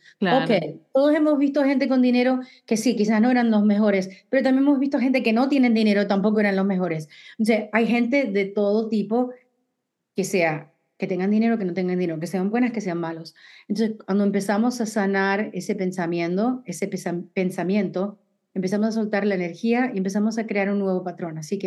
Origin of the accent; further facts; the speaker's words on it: New York, United States; now in Pennsylvania, United States; Soy de Nueva York, me mudé a Central Pennsylvania, Pennsylvania Central